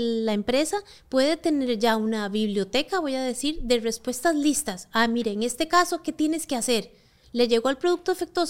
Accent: Costa Rica; yo soy de oriunda de Costa Rica. No soy de aquí.

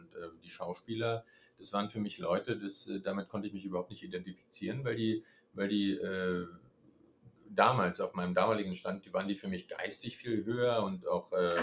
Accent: East Germany, Germany; ich bin damals in der DDR groß geworden

